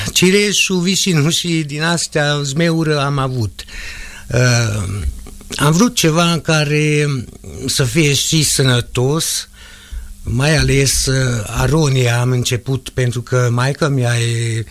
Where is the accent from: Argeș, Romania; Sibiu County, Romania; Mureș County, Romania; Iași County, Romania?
Mureș County, Romania; Sânișor; born there; eu m-am născut la Sânișor, județul Mureș